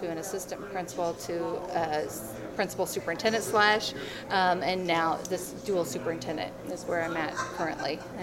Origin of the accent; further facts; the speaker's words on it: Illinois, United States; I grew up in West Central Illinois, over by Macomb, and went to school at Western.